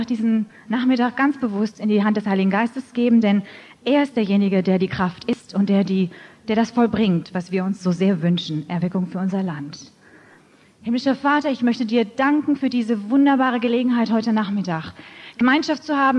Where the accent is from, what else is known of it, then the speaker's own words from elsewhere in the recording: Hamburg, Germany; born there; Ich bin selber geborene Hamburgerin, bin schon ganz, ganz früh in eine Gemeinde hineingeboren.